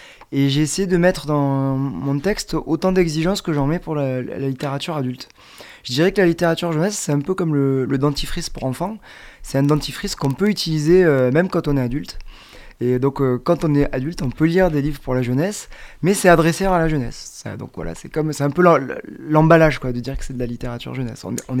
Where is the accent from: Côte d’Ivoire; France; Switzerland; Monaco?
France; Aix-en-Provence, Provence-Alpes-Côte d'Azur; même si vous l'entendez peut-être un petit peu à ma manière de parler, mon accent. Je suis originaire d'Aix-en-Provence.